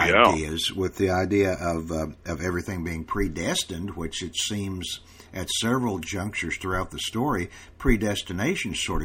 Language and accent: English; Oklahoma, United States; I'm from Oklahoma, so we are